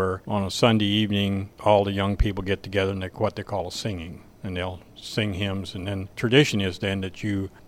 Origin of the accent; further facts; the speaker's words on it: Ohio, United States; English is a second language; I grew up in Ohio in an Amish family. It came from a family of 11 children. I was second to the oldest.